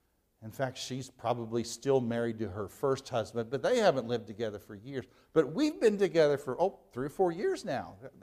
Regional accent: Missouri, United States; He's from Missouri, and I'm from Missouri.

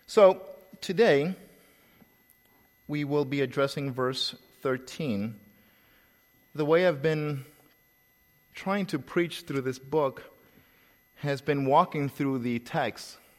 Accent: El Salvador; accent: Salvadorian; moved away as an adult; also born or lived in Midwest; now in United States; But as a young man, I was sent out to the Midwest, so I lost a lot of my accent, Salvadorian accent, I should say.

